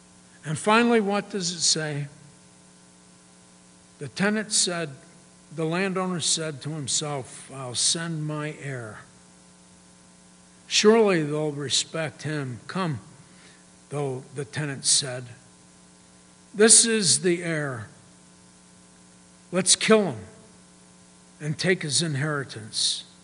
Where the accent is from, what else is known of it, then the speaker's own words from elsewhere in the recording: Missouri, United States; because we're from Missouri, and in Missouri, you get a portion of the crop.